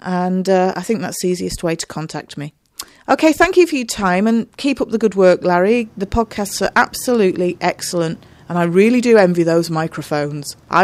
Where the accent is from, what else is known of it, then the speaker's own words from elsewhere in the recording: England, United Kingdom; accent: northern English; I went to school in a place called Sheffield in England, and there I actually had to learn, really, to have a less northern accent.